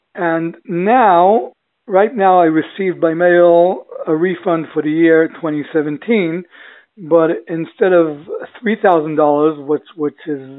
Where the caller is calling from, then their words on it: Israel; I'm calling from Israel.